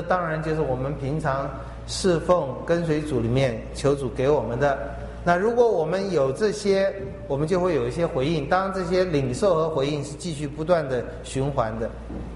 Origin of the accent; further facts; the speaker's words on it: China; 就我们中国人本来就是很现实的民族，一切以利为出发点